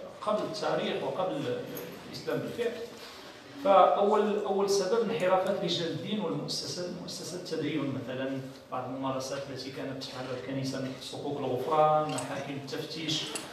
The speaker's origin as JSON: {"language": "Arabic", "country": "Morocco", "said": "مثلا نحن كمغاربة نستهلك ونستورد الثقافة"}